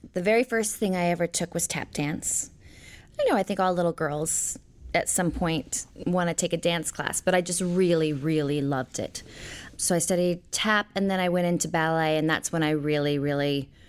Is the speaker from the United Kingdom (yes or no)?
no; Portland, Oregon, United States; also born or lived in Knoxville, Tennessee / Twin Falls, Idaho / Fairfax, Virginia; I was born in Knoxville, Tennessee. I was raised, I would say, primarily in Portland, Oregon, and Twin Falls, Idaho, and Fairfax, Virginia.